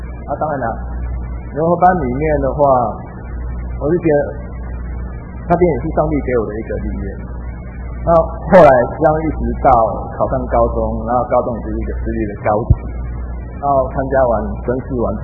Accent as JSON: {"language": "Chinese", "town": "Pingtung", "region": "Pingtung County", "country": "Taiwan", "tie": "born there", "lives_now": "Kaohsiung, Taiwan", "said": "那我本身出生在屏东，那现在家里面是住高雄。"}